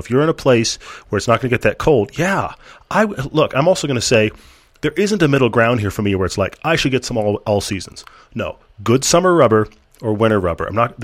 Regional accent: Houston, Texas, United States; Look, I grew up in Houston.

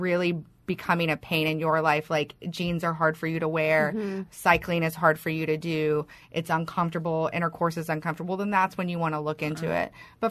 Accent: Texas, United States; I'm from Texas and I was in private practice there for 5 years.

